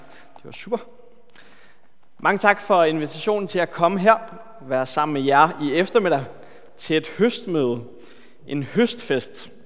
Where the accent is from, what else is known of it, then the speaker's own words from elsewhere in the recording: Bornholm, Capital Region of Denmark, Denmark; now in Copenhagen, Denmark; Jeg kommer egentlig fra Bornholm, kommer fra en menighed, hvor rigtig mange boede på landet.